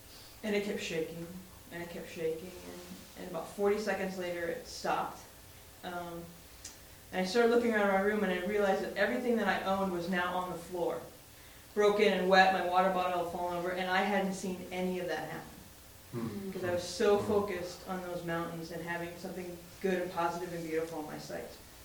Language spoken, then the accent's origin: English; Midwest, United States; And as Renee said the other day, I'm from the Midwest too. I don't know earthquakes from anything. I know tornadoes and floods and blizzards, but I don't know earthquakes.